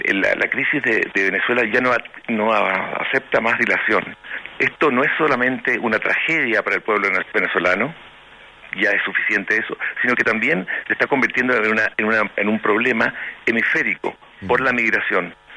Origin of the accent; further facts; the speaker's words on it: Chile; Nosotros como chilenos sabemos, ¿verdad?, cuántos venezolanos han llegado a nuestro país buscando hogar